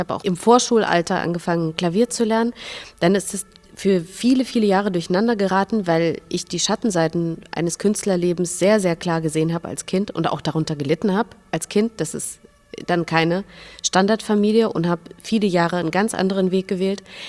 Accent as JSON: {"language": "German", "region": "Minsk", "country": "Belarus", "said": "Und jetzt sage ich Minsk"}